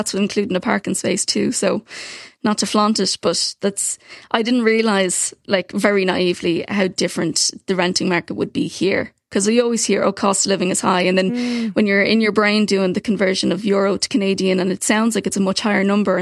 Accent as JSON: {"language": "English", "town": "Dublin", "region": "Leinster", "country": "Ireland", "said": "I'm from Dublin. I was living with mom and dad up until 2 months ago before I left"}